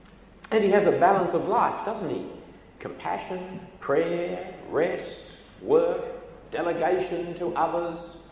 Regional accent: Australia; As an Australian, you're a nobody until you go overseas

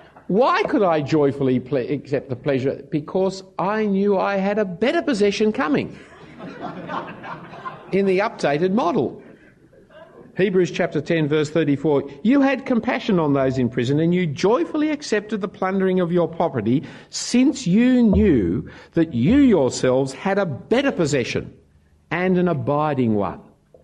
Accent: Australia; Just because I'm an Australian male.

